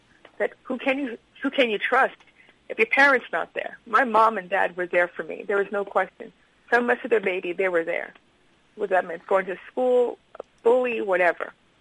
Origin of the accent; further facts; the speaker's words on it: New York, United States; I'm a New Yorker. I would not sit here for that.